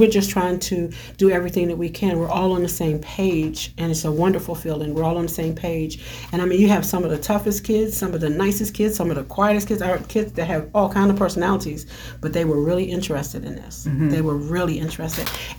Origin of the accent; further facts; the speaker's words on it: California, United States; I'm from California. I drove up Mount Baldy and down Mount Baldy at the age of 16.